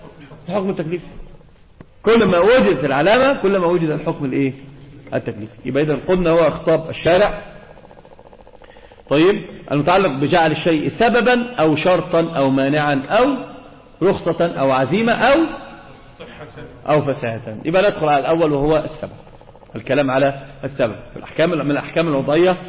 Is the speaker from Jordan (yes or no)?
no; Egypt; احنا عندنا في مصر في شيء آخر بيذهب العقل